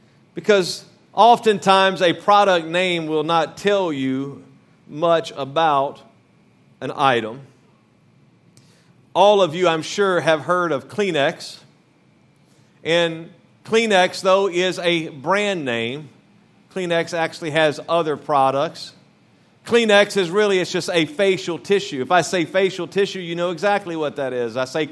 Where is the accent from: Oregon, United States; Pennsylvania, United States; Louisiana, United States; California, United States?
Louisiana, United States; I was raised in Louisiana where every soda is a Coke.